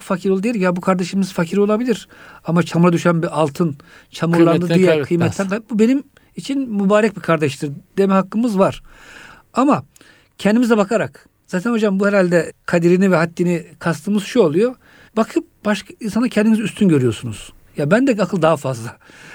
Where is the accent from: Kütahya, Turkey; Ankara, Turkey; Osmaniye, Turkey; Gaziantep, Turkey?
Kütahya, Turkey; Memleketime geri gitmişim Kütahya.